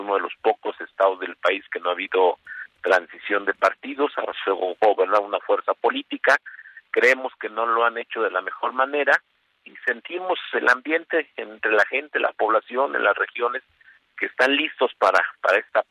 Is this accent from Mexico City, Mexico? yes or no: no; Texcoco, State of Mexico, Mexico; Soy pues, originario de Texcoco, del Estado de México.